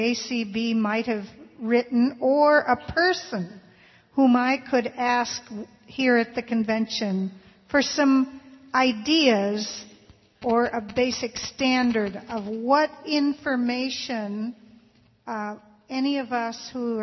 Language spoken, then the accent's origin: English; Vero Beach, Florida, United States; from Vero Beach, Florida